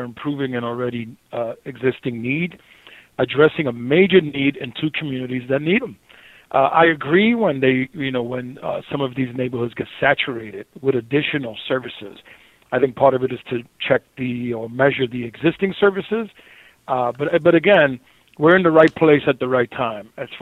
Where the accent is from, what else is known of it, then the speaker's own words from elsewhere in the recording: New York City, New York, United States; I grew up on the Lower East Side in the 70s. You can't tell me about a pandemic of drug use. I grew up, walking the streets of Avenue B and Avenue C and walking over bodies at times.